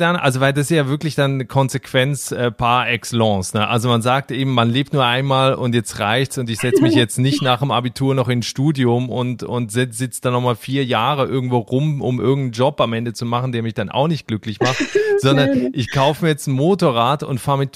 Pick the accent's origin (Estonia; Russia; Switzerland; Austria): Switzerland; mein Heimatland, ne?